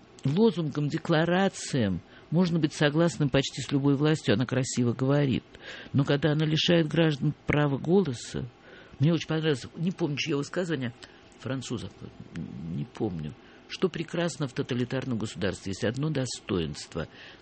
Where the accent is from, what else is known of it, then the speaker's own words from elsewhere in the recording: Saint Petersburg, Russia; я ленинградская девочка, я выросла в Ленинграде.